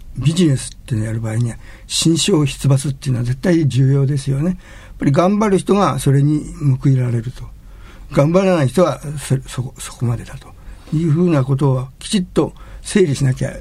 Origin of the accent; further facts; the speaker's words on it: Shizuoka, Japan; 私ども静岡で生まれ育ったものですから